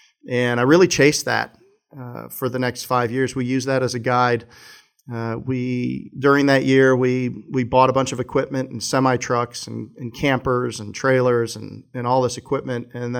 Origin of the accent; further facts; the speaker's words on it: Chicago, Illinois, United States; So my background, I'm a Chicago guy originally. So I grew up in Chicago playing largely basketball growing up.